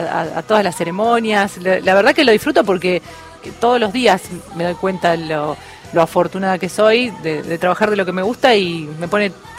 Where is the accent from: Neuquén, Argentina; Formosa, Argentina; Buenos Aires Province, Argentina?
Buenos Aires Province, Argentina; Caseros; hacía un programa zonal en Caseros, mi barrio natal